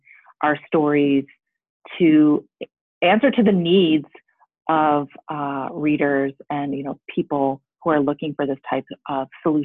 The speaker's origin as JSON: {"language": "English", "town": "Detroit", "region": "Michigan", "country": "United States", "said": "And although, full disclosure, although I would never drive this brand, because again, I'm from Detroit, I drive, I got my little GMC, gotta support Detroit"}